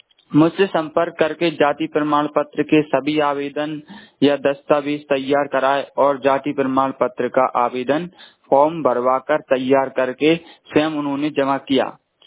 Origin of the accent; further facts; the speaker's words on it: Chhipon, Madhya Pradesh, India; मैं ग्राम पंचायत छिपोन जिला गुना मध्य प्रदेश का रहने वाला हूँ।